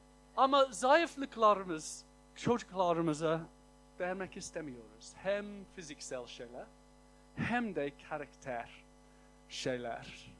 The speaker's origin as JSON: {"language": "Turkish", "region": "England", "country": "United Kingdom", "also_born_or_lived": "United States", "second_language": "Turkish", "moved": "yes", "said": "Ben Amerika'ya taşındığımda, çünkü ben İngilizim ama Amerika'da yaşadım."}